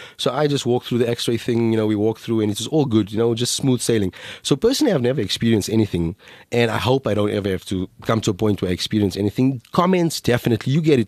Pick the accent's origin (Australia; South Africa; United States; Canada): South Africa; Alexandra, Gauteng; I grew up in a part of South Africa. Dory must have told you I was born in Alexandra Township.